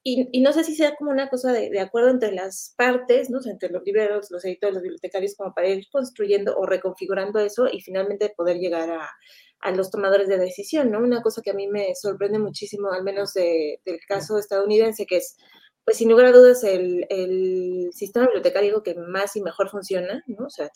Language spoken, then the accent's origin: Spanish; Mexico; es un lugar que como mexicanos frecuentamos